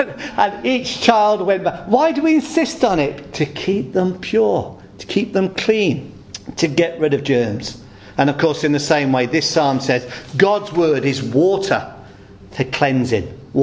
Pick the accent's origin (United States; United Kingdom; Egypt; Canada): United Kingdom; England; When I grew up in the Midlands